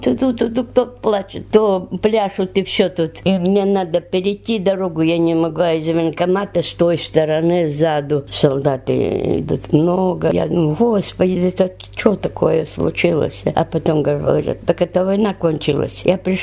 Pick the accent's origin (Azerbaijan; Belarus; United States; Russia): Russia; Ushma; Родилась я в Ушиме. Там 70 лет прожила в Ушемском районе. На Большом острове.